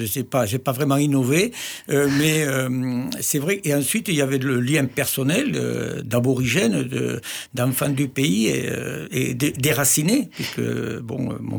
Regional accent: Occitanie, France; born there; Et je suis né au Moulin, en bas, au bord de l'Aveyron, où on a un autre regard.

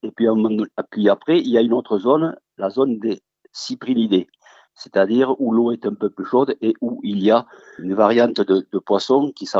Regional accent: Occitanie, France; je suis occitan.

